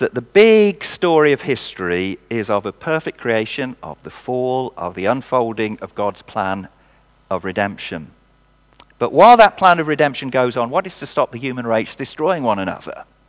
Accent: Midlands, United Kingdom; I'm probably a Saxon rather than a Norman. I come from the Midlands

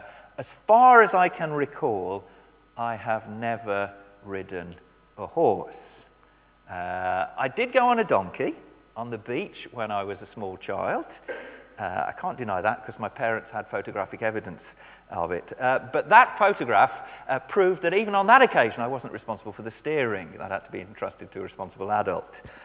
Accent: England, United Kingdom; because I grew up in the Midlands, a long way from water

